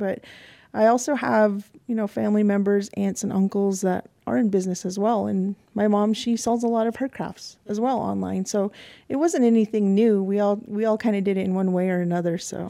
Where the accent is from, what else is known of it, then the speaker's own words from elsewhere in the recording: Fort Defiance, Arizona, United States; So I was born in Arizona, in Fort Defiance, Arizona, on a Navajo Reservation. But my mom's family is originally from Pruitt, New Mexico. I went to school in Arizona